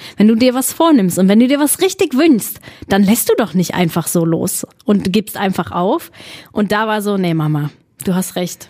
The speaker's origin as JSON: {"language": "German", "town": "Hürth", "region": "North Rhine-Westphalia", "country": "Germany", "tie": "born or raised there", "also_born_or_lived": "Cologne", "said": "Also ich bin in Hürth ja aufgewachsen. Ich bin zwar in Köln geboren, aber bin dann, ich glaube, da war ich 3 Jahre alt oder so, sind wir nach Hürth gezogen. Und da bin ich zur Schule gegangen."}